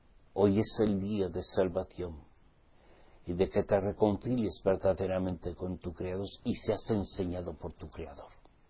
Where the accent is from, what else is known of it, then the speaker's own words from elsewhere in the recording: Basque Country, Spain; Porque yo soy vasco. Yo nací en el País Vasco.